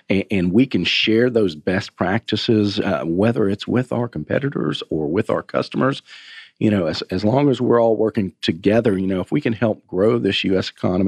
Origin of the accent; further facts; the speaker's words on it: Alabama, United States; now in Atlanta, United States; born and raised in Alabama, my family and I moved to Atlanta